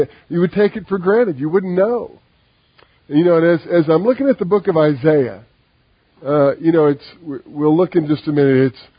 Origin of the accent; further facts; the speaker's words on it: Texas, United States; also born or lived in California; we moved from California to Texas, and I'd grown up in Texas, she hadn't